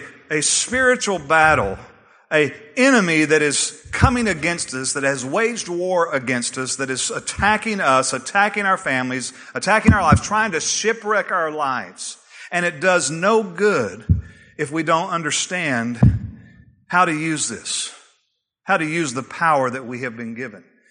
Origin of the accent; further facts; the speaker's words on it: Texas, United States; some of you in here today, because we're from Texas